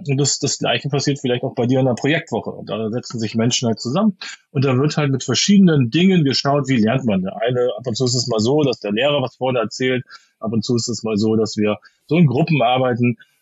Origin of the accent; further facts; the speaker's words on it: Hamburg, Germany; Ich bin Hamburger, ja, genau.